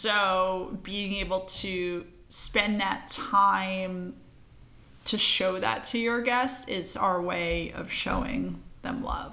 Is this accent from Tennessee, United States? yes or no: no; Philadelphia, Pennsylvania, United States; moved away as an adult; also born or lived in New York; now in Amsterdam, Netherlands; I'm originally from Philadelphia, from Philly to New York, from New York to Amsterdam.